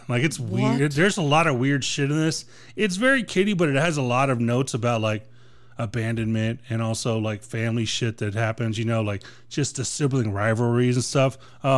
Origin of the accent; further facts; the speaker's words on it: United States; If I wrote a movie, and I'm from America, there would be lots of cunts in it.